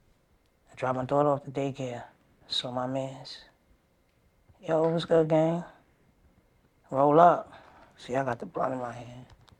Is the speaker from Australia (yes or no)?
no; Brooklyn, New York, United States; I'm from Brooklyn, Bed-Stuy.